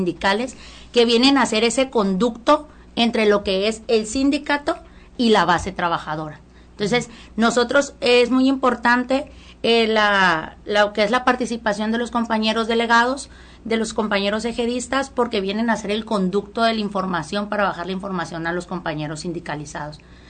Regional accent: Mazatlán, Sinaloa, Mexico; hasta los mazatlecos ya, que son los de mi tierra, ya andamos por allá

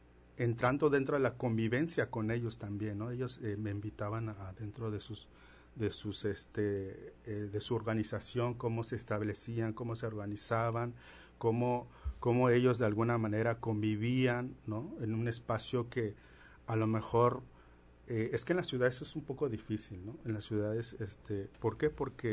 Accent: Oaxaca, Mexico; yo también vengo del estado de Oaxaca

